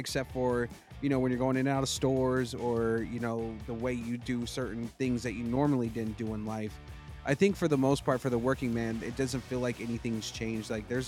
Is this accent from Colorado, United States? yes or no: yes; Denver, Colorado, United States; I was born and raised in Denver, so, you know, whenever we worked in, like, I worked in restaurant industry a lot